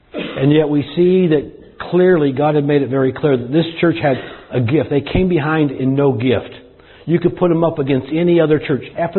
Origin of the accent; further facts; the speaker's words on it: Wichita, Kansas, United States; moved away as an adult; now in Texas, United States; When we came down from Texas, from Wichita, Kansas, we came down here to consider to go to Bible college at Arlington Baptist College.